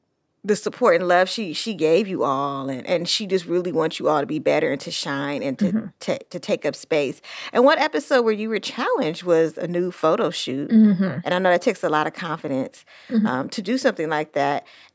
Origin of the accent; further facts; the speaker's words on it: Fairfield, California, United States; I'm from Fairfield, represent Fairfield. Shout out to Fairfield.